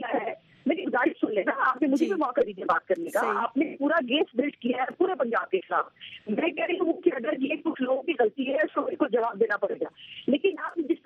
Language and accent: Urdu; Pakistan; جیسے میں نے پہلے کہا کہ ہم فیڈریشن ہیں اور پہلے ہم پاکستانی ہیں